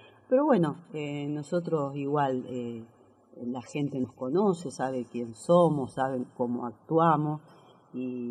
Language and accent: Spanish; Chacabuco, Buenos Aires Province, Argentina; yo soy de Chacabuco, mucha gente me conoce, pero mucha gente no